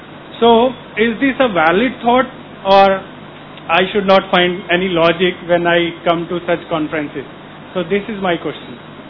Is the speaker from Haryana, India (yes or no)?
yes; Faridabad, Haryana, India; I came from Faridabad, Haryana